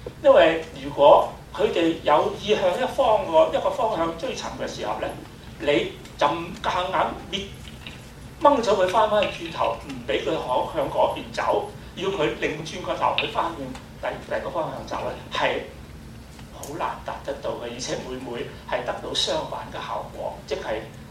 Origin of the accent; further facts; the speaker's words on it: Hong Kong, China; 香港已經係歸翻我哋中國啦。我哋中國人作為一個中國嘅美術教師